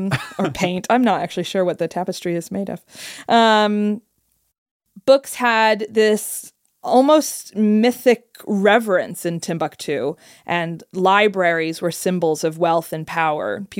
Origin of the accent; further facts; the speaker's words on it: United Kingdom; I'm British.